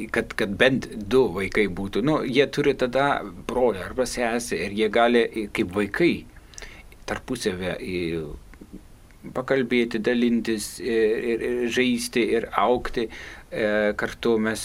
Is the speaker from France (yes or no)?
no; Germany; Lithuanian is a second language; aš esu vokietis, Diana lietuvė ir mes susituokim Vokietijoje